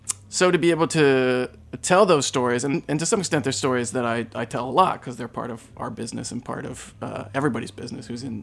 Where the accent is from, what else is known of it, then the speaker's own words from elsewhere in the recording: Kentucky, United States; So I grew up in Eastern Kentucky and grew up in a dry county